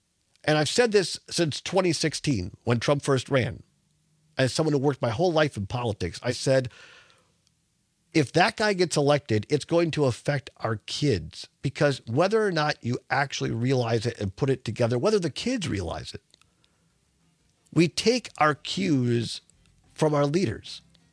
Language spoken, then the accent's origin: English; Richland Center, Wisconsin, United States; not too far from my hometown of Richland Center, the Reedsburg community is putting together